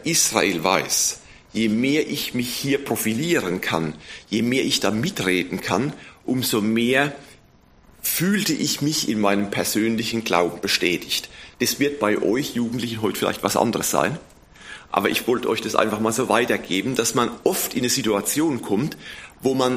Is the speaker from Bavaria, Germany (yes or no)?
no; Neustadt, Rhineland-Palatinate, Germany; Und Neustadt, wo ich herkomme, hat ja eine besonders unrühmliche Rolle gespielt im Dritten Reich.